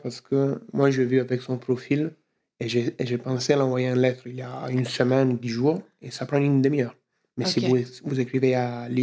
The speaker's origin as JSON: {"language": "French", "region": "Apulia", "country": "Italy", "tie": "born or raised there", "also_born_or_lived": "Milan", "second_language": "French", "moved": "as an adult", "lives_now": "Turin, Italy", "said": "Je suis à Turin. En fait, j'ai beaucoup grandi à niveau d'expérience, de choses, mais moi, je viens du sud de l'Italie, dans les Pouilles."}